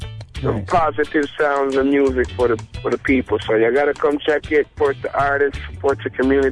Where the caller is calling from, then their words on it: Berkeley, California, United States; I'm calling from Berkeley.